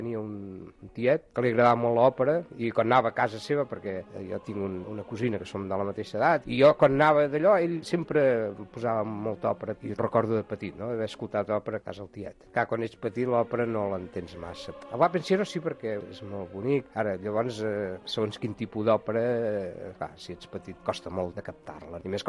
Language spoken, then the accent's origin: Catalan; Sabadell, Catalonia, Spain; born there; vaig néixer aquí a Sabadell l'any 48, o sigui que en aquest moment tinc 64 anys